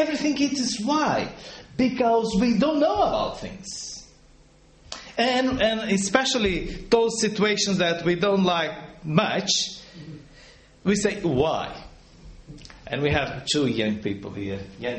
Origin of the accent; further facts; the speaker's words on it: Brazil; English is a second language; But some Brazilians are like that as well. Probably not us, but some of them don't like to ask.